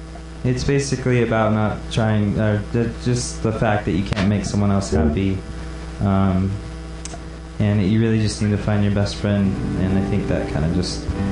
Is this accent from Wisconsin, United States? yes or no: no; Los Angeles, California, United States; We're from Los Angeles, California. grew up in different areas.